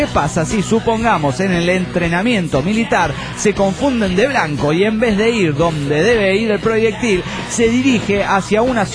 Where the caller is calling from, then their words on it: Patagonia, Argentina; de la Patagonia Argentina.